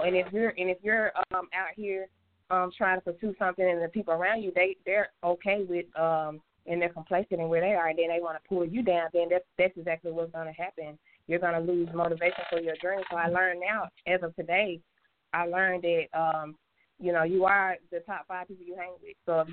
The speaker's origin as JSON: {"language": "English", "town": "Memphis", "region": "Tennessee", "country": "United States", "tie": "born or raised there", "also_born_or_lived": "Georgia", "moved": "as an adult", "lives_now": "Atlanta, United States", "said": "I'm actually born in it, Georgia, raised in Memphis, Tennessee. I moved from Memphis, Tennessee, like back when I was like 21, to pursue music in Atlanta."}